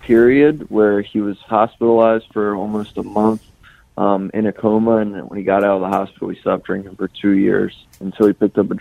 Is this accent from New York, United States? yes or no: no; Lancaster, Pennsylvania, United States; also born or lived in Pittsburgh; So I was originally born in Pittsburgh, Pennsylvania. Shortly, like I would say like a year and a half old and 2 years old, I moved to Lancaster, Pennsylvania, and that's where I grew up